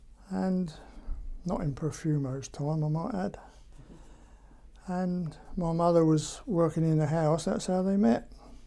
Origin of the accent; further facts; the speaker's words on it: Rustington, South East England, United Kingdom; born there; Yes, I was born on the 29th of September 1929. I was born in Rushington in West Sussex on a, well, it was a private nursery.